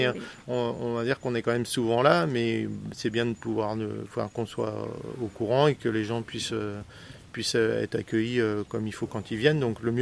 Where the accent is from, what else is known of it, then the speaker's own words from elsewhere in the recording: Centre-Val de Loire, France; on est issu de la Beauce, hein, c'est plat, c'est des champs